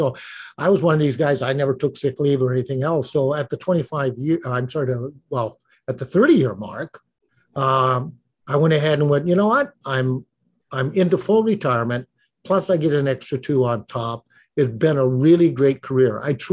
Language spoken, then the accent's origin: English; Hawaii, United States; No, I grew up in Hawaii and I joined the Honolulu Police Department way back in 1970.